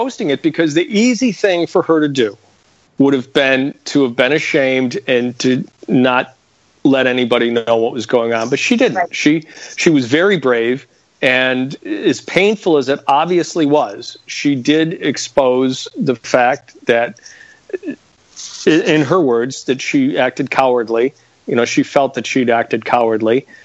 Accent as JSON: {"language": "English", "region": "Northeast", "country": "United States", "tie": "born or raised there", "said": "Maybe it's being Irish. Maybe it's having grown up in the Northeast. Maybe it's just having gone to Catholic school."}